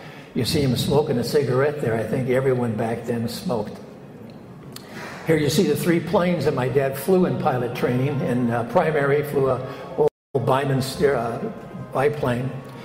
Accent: Pasadena, California, United States; My mother was born and raised in Pasadena, as was I.

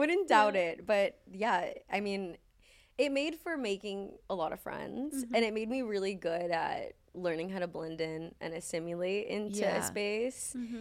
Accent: Los Angeles, California, United States; I grew up in here, actually, in Los Angeles. I was actually born on this street.

